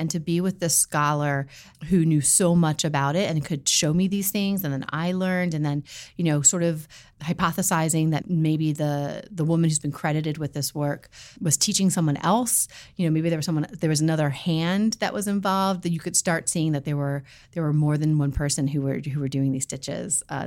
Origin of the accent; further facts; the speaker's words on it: Washington, D.C. area, United States; I grew up outside of Washington, D.C., so we were always at the Smithsonian and at the zoo and at the Children's Museum, and they were kind of like my playground.